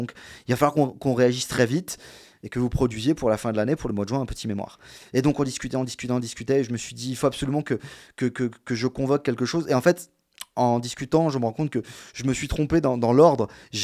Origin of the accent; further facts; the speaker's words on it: Lyon, Auvergne-Rhône-Alpes, France; Je me serais peut-être rapproché de Lyon parce qu'à la base, je suis lyonnais.